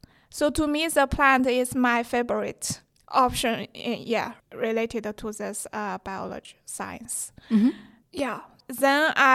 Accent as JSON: {"language": "English", "region": "Sichuan", "country": "China", "tie": "born or raised there", "said": "Close to my hometown in Sichuan province."}